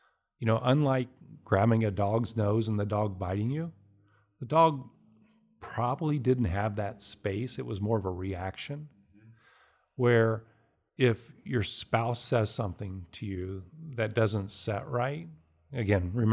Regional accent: Bedford, East of England, United Kingdom; accent: Bedford; The saw. That was my Bedford accent coming out.

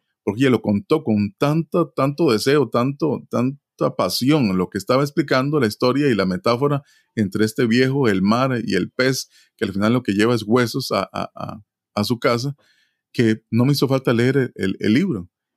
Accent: Alajuela, Costa Rica; me encontré en muchas actividades culturales en mi país, en donde yo vivía, en Grecia, San Ramón, Palmares.

